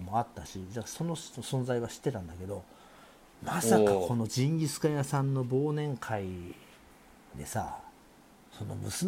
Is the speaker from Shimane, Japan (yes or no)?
no; Kuwana, Mie, Japan; 俺ゆうひくんと慶三がうちの地元に来るんだったら、まあなんか桑名はそんなにお店もないから四日市に連れてこうと思ってたんだけど